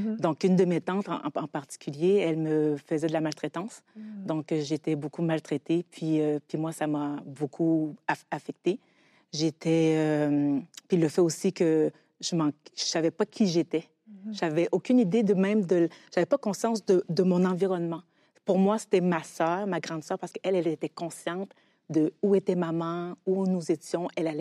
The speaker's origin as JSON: {"language": "French", "country": "Haiti", "tie": "born there", "said": "Oui, en effet, je suis née en Haïti et puis j'ai vécu avec ma grand-mère, mes deux tantes et ma grande sœur."}